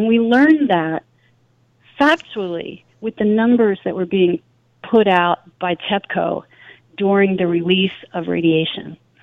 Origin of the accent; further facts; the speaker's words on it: Philadelphia, Pennsylvania, United States; And I'm from Philadelphia.